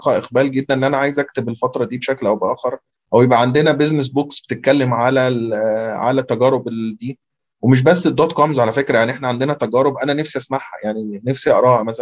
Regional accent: Egypt; انت متخيل كميه السيكتورز اللي عندنا في مصر وكميه التشالنجز اللي فيها

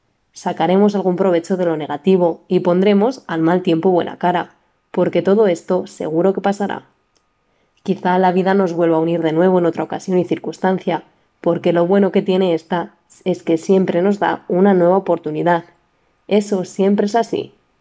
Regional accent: Zaragoza, Aragon, Spain; Soy una mujer de Zaragoza que, al igual que tú, estoy a la espera de lo que depare el futuro.

